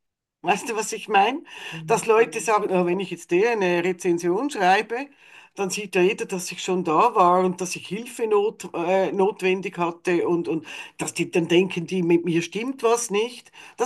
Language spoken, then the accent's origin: German; Switzerland; da bin ich auch Schweizerin